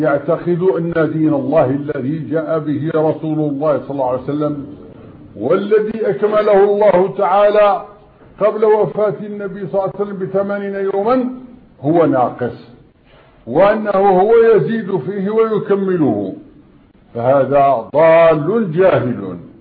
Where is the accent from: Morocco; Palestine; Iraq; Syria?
Morocco; وهذا مجرب عندنا في المغرب وفي كل مكان